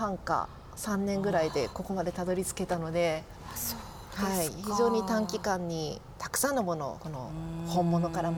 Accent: Kumamoto, Japan; also born or lived in Kansai; now in Kagoshima, Japan; もともと私鹿児島出身ではなくて関西で生まれて熊本で育って仕事のためにこの鹿児島に来たんですけれど、やっぱり一番ここに住んでる時間も長いですし、鹿児島がふるさとのような感じになってますね。

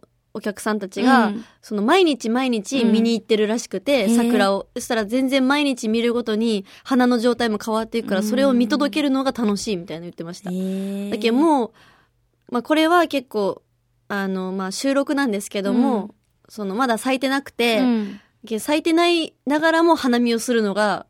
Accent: Fukutsu, Fukuoka, Japan; 私も地元の福津市

